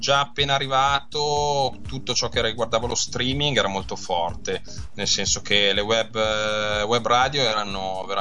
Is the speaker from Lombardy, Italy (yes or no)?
yes; Monza, Lombardy, Italy; now in London, United Kingdom; quella di Monza, di Milano, da dove vengo io, rispetto a quella londinese, ho deciso di restare per opportunità lavorative